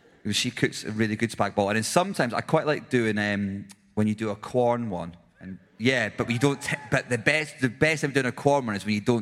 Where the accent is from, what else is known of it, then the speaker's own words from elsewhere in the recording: Edinburgh, Scotland, United Kingdom; So I'm from Edinburgh. I've seen many an American tourist get some molten caramel.